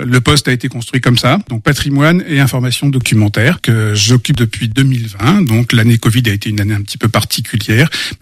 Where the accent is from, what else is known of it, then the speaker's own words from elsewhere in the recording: Normandy, France; D'où je viens géographiquement, je suis normand d'origine. Après avoir passé donc quelques années en Normandie à préparer un diplôme qui me destinait à être musicien